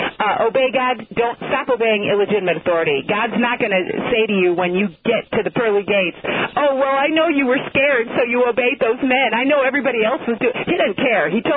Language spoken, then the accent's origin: English; Ohio, United States; I'm an American and Ohioan.